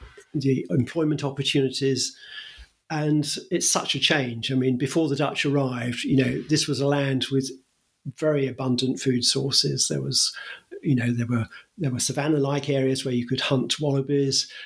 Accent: United Kingdom; I was brought up in Britain.

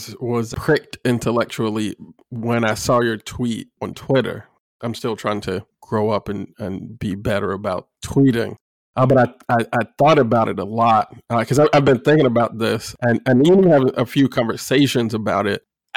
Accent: Illinois, United States; She's a professor of philosophy at Illinois State University in my home state.

